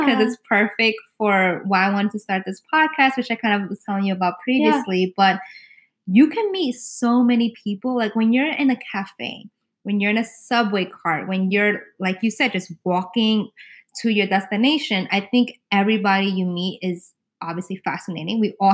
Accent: New York City, New York, United States; it did have to do with the fact that I'm a New Yorker and there's so many external factors.

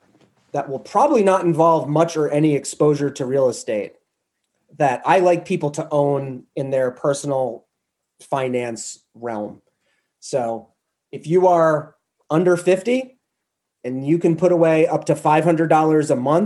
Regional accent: New Hampshire, United States; I love being a private sector volunteer in my home state of New Hampshire in that regard.

